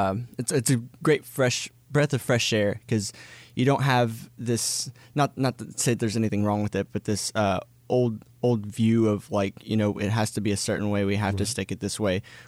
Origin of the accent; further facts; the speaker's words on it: Shreveport, Louisiana, United States; moved away as an adult; also born or lived in Texas; I grew up here in Shreveport-Bossier, and I did community theater when I was young and in high school.